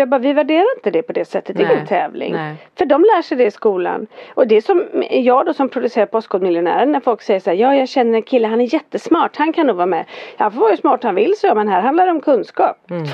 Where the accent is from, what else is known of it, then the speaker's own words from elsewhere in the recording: Fjällbacka, Västra Götaland County, Sweden; i och med att jag är från Fjällbacka då.